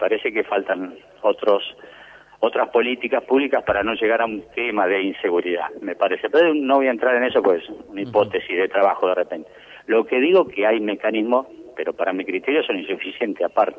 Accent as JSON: {"language": "Spanish", "country": "Argentina", "said": "Usted sabe que somos argentinos y de repente estas cuestiones a veces no son tenidas en cuenta"}